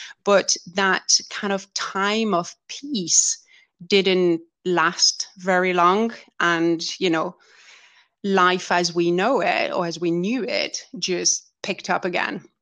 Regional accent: France; So, anyway, I grew up in France

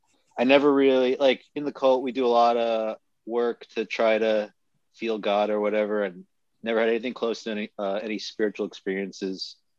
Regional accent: New Jersey, United States; So I grew up in Jersey.

